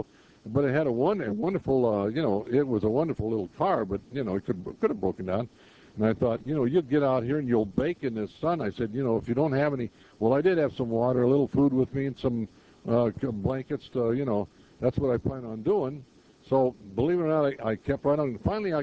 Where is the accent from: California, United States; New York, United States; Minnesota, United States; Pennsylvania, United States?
California, United States; North Hollywood; I'm from North Hollywood.